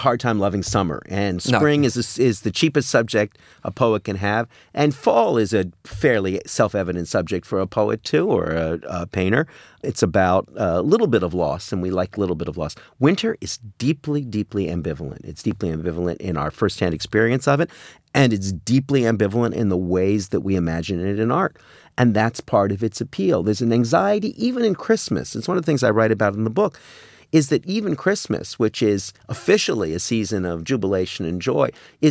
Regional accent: Montreal, Quebec, Canada; now in Miami Beach, United States; I was raised in Canada, in Montreal, which is, I suppose, one of, if not the coldest big city in the world. We get 6 feet of snow every year.

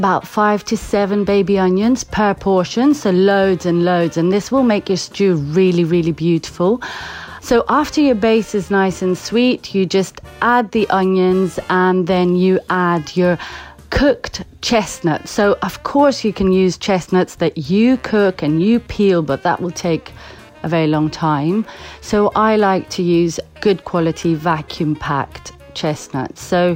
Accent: Crete, Greece; English is a second language; now in London, United Kingdom; I am from Crete, half Cretan and half Scottish actually. I am a chef and I work here in London and have been doing so for many years.

